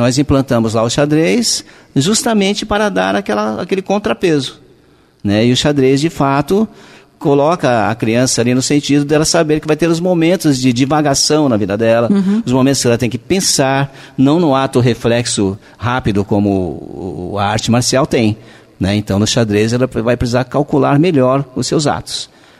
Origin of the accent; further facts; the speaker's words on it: São Paulo, Brazil; now in Paquetá, Brazil; Então, eu sou de São Paulo, né?